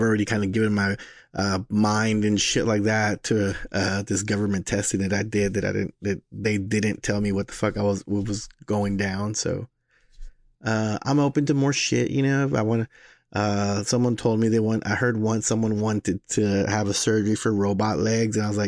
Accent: Texas, United States; moved away; trying to lose my Texanish while I'm up here. It's really hard. You know, it's gotten me, you know, so growing up in Texas, like if you didn't say sir or ma'am

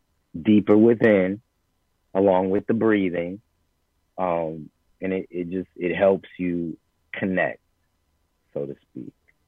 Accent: Los Angeles, California, United States; So I grew up on Wooster Street, and right on Proust was the gurdwara that Yogi Bhajan started.

